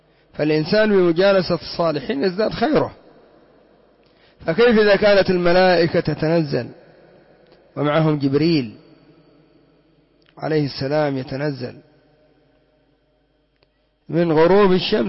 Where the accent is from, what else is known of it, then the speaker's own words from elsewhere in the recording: Yemen; لو كان عندنا في اليمن سيقولون لعله خزن